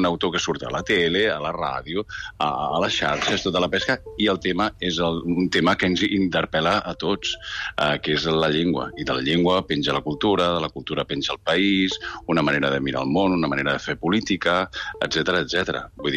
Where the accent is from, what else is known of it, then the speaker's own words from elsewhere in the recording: Madrid, Community of Madrid, Spain; Catalan is a second language; és que jo soc madrilenya